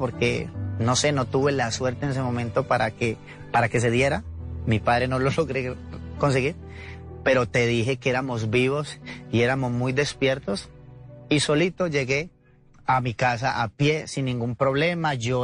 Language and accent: Spanish; Cali, Valle del Cauca, Colombia; Yo nací en Terrón Colorado, viví ahí, vivimos en El Diamante, en Gira Castro, en el centro de Cali, en El Rodeo.